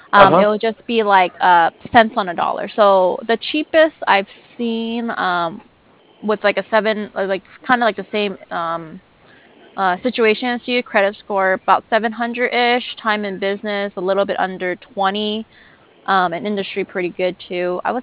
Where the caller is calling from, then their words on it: San Diego, California, United States; I'm calling from San Diego, California.